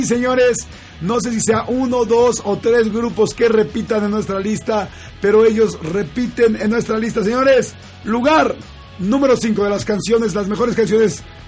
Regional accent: Mexico; ya saben cómo somos los mexicanos

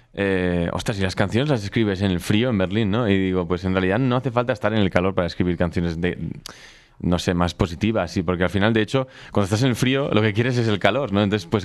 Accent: Barcelona, Catalonia, Spain; Pero yo empecé en Barcelona. Yo soy de Barcelona, nací ahí.

